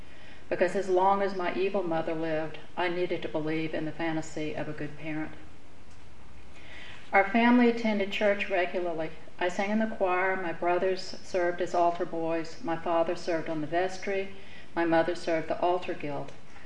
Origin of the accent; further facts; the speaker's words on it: Dallas, Texas, United States; I grew up in Dallas, Texas, fourth of six children born to parents whose ancestors had been pioneers and community leaders